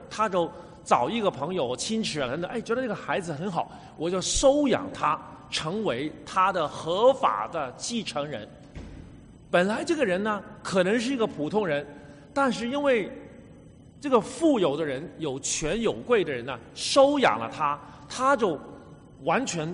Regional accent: Hong Kong; 我们来自香港吧

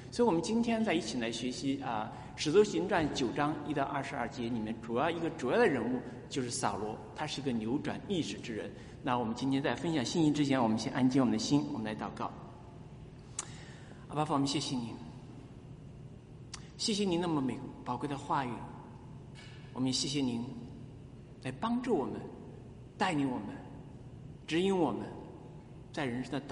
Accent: China; 我们中国人，世界上除了以色列民以外的所有的民族，所有的人知道的福音

